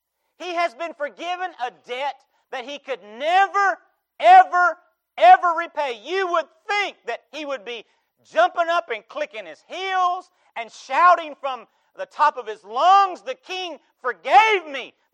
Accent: Charlotte, North Carolina, United States; I'm from North Carolina. I'm a Tar Heel. I'm from this state. I've lived in South Carolina for most of my ministry and love it. But I'm a Tar Heel. I'm from the state of North Carolina. I was born and raised in Charlotte, right outside of Charlotte.

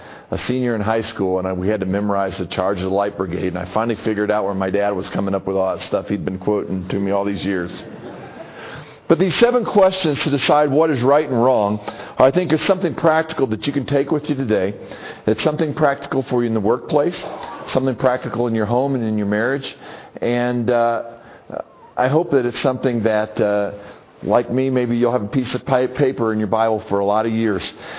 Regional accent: the South, United States; And I guess just growing up in the South, maybe, you know.

